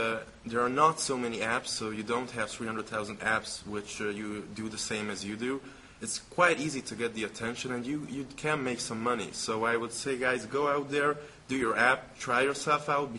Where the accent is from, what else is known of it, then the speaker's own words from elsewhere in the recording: Hungary; I'm from Hungary.